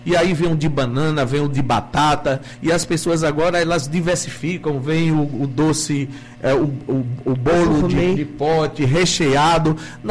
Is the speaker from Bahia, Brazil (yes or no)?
yes; Juremal, Bahia, Brazil; E aí, como eu sou de Juremal e meu irmão morava aqui em Juazeiro